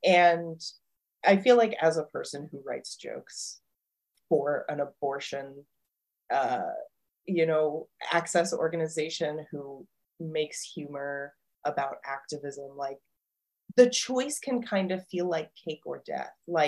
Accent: Kuwait; Growing up in Kuwait with a lot of British friends

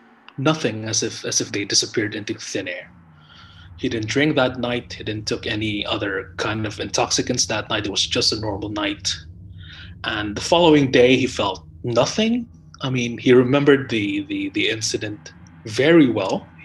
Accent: Jakarta, Indonesia; Hello, I'm from Jakarta. I found your podcast by chance a few weeks ago.

